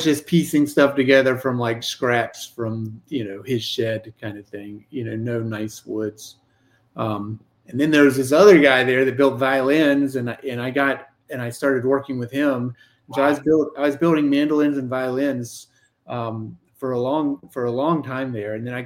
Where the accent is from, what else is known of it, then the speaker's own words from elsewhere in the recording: Virginia, United States; Yeah, well, I grew up in Rockbridge County, Virginia, so that was an easy name to come up with.